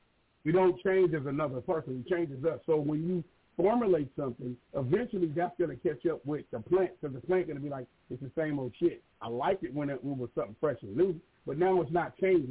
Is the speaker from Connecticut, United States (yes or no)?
no; Brooklyn, New York, United States; My whole project used to bump y'all. I'm from Brooklyn.